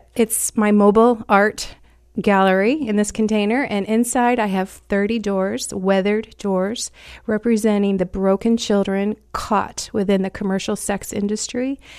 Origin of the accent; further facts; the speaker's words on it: Grand Rapids, Michigan, United States; Well, I am an artist, and I'm excited about Art Prize, and I'm here from Grand Rapids.